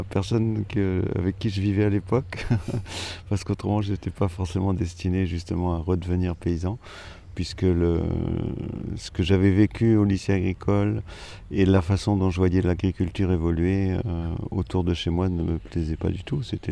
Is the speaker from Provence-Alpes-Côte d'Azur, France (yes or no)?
no; Nouvelle-Aquitaine, France; telle que je la voyais évoluer autour de chez moi en Charente-Maritime